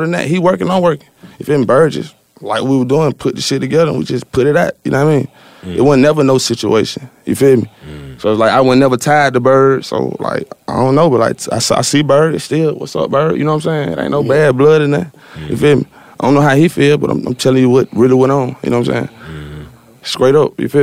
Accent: Atlanta, Georgia, United States; I love them Birds, though. You feel me? Like, I'm from Atlanta.

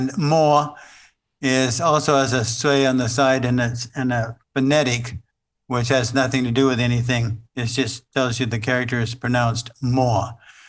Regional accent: Medford, Oregon, United States; now in Nanjing, China; I grew up in Medford, Oregon. We had hot, dry summers, but yeah.

